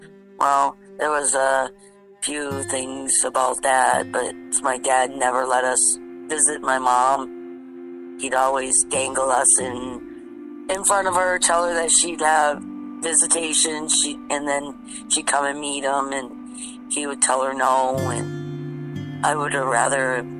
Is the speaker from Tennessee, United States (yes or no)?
no; Allenstown, New Hampshire, United States; We were raised in Allenstown, New Hampshire, at the Holiday Acres Trailer Park.